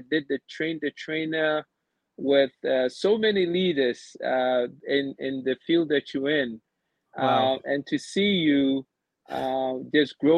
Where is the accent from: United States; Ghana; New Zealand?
Ghana; I was born in Ghana, Kolobu Teaching Hospital. Went to school at Agri Memorial International, right next to the Ghana Broadcasting Corporation.